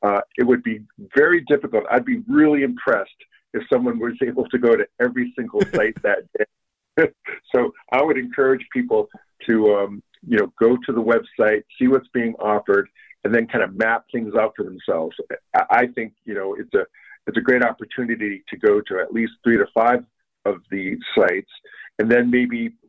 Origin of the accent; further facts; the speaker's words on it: Maine, United States; And here in New England, I'm originally from Maine, and I moved here to Connecticut.